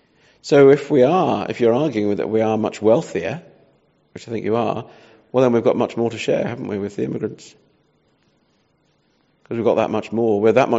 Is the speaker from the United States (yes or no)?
no; Australia; as an Australian, my own country is formed entirely by immigrants coming